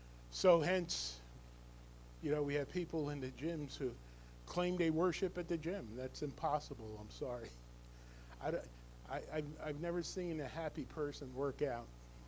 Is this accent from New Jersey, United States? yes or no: yes; New Jersey, United States; I grew up in Bergen County, and nothing was open Sunday mornings except churches.